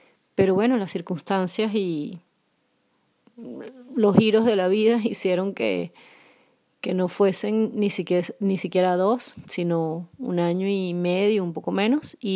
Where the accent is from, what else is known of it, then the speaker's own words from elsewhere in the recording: Caracas, Capital District, Venezuela; now in Poland; soy caraqueña de Venezuela y vivo en una pequeña ciudad al sur de Polonia.